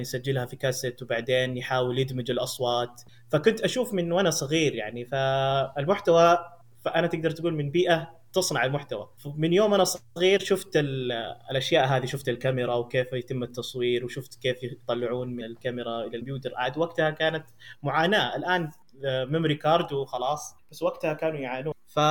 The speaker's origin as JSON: {"language": "Arabic", "town": "Ha'il", "region": "Ha'il Province", "country": "Saudi Arabia", "tie": "born or raised there", "also_born_or_lived": "India", "second_language": "Arabic", "said": "من الهند, مواليد السعودية, ولدت في حائل, والحمد لله يعني تعلمت هنا كلغة, يعني تعلمت هنا وتربيت هنا ببيئة سعودية تعتبر."}